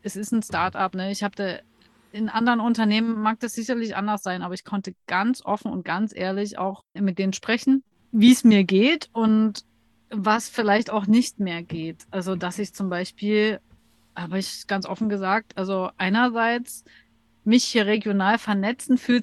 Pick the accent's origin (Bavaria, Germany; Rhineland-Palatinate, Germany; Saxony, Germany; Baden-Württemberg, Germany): Saxony, Germany; Dresden; Dresden wäre, meine Heimat